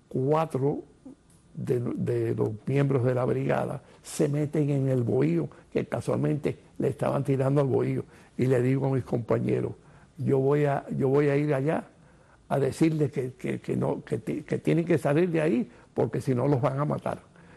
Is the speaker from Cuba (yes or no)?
yes; Cuba; para mí esto ha sido un deber de como cubano.